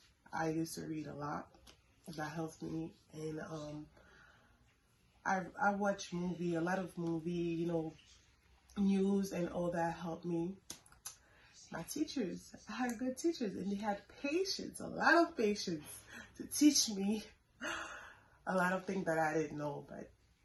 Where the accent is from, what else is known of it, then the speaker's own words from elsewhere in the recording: Haiti; now in United States; I'm from Haiti. I'm Haitian.